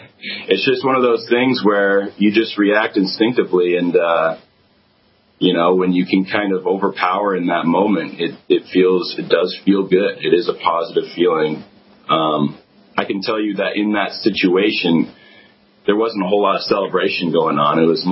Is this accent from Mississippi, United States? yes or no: no; Washington, United States; I've born and raised in Washington. I have a very great good family.